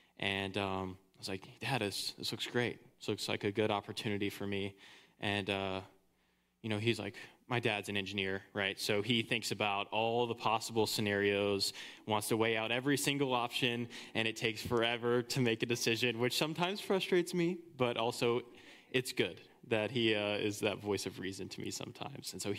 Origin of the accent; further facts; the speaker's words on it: South Carolina, United States; now in Potsdam, United States; So I'm from South Carolina, and I came here last January in the middle of the winter.